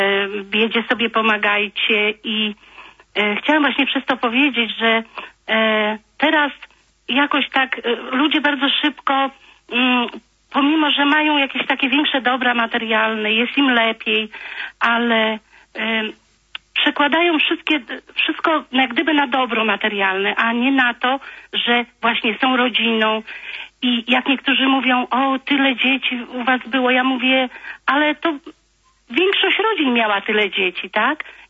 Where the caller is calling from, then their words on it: Olsztyn, Warmian-Masurian Voivodeship, Poland; Kłania się … z Olsztyna.